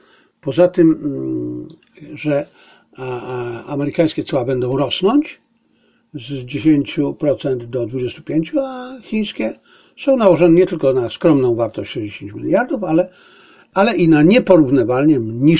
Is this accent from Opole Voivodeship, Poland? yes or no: no; Zabrze, Silesian Voivodeship, Poland; a to z mojego dzieciństwa się nazywało Gulikstache w Zabrzu.